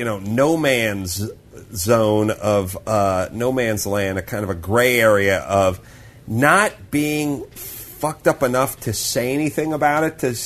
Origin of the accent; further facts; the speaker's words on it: North Hollywood, California, United States; you're still much quicker than anybody I grew up with in North Hollywood.